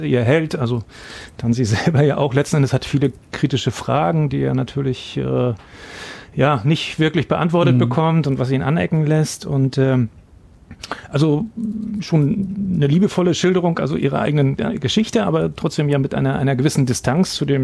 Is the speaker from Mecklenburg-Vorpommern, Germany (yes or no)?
yes; Rostock, Mecklenburg-Vorpommern, Germany; Wir sind beide in der DDR aufgewachsen. Mhm. Sie in Schwerin, ich in Rostock.